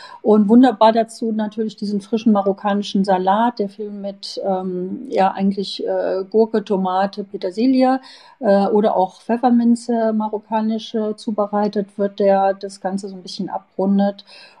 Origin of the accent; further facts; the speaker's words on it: Germany; Engländer, Franzosen, Belgier, Holländer und natürlich wir als Deutsche.